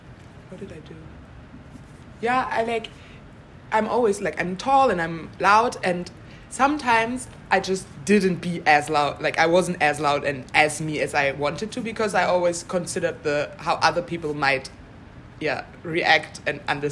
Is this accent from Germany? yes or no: yes; Germany; I'm from Germany. I was born and raised there. My dad is from Guinea-Bissau. I'm 23 years old